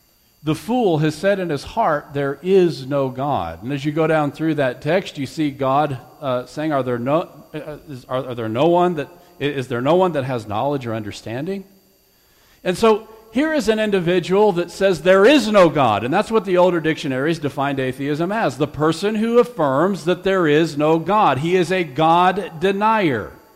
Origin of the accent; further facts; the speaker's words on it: United States; I am an American, but just because I'm American doesn't give me the right to create any definition that I want as to what an American is.